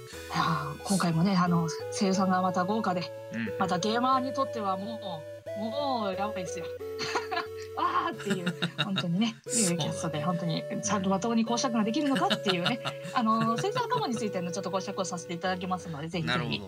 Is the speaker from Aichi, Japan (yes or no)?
no; Mito, Ibaraki, Japan; 私のね、あの、地元が茨城の水戸なもんですから